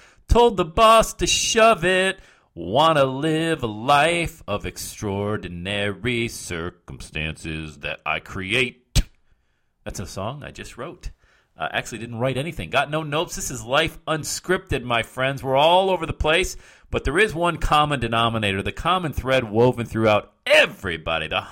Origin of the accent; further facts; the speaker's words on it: Cincinnati, Ohio, United States; He went and planted a church here in the Loveland area, my hometown here in Cincinnati.